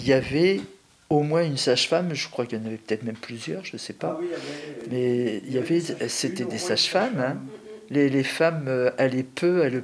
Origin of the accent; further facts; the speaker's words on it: Normandy, France; Des fleurs des montagnes, qu'évidemment, en tant que normande, je ne connaissais pas.